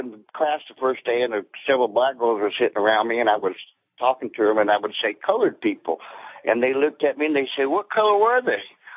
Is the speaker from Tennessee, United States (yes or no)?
no; Sandy Springs, Georgia, United States; I grew up in Sandy Springs.